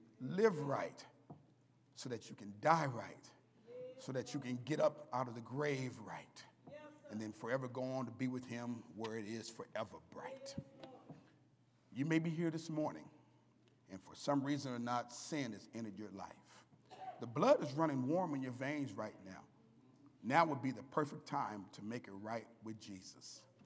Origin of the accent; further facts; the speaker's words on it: Seattle, Washington, United States; I'm from Seattle, Washington. I'm a member of the Tuckawilla Church of Christ.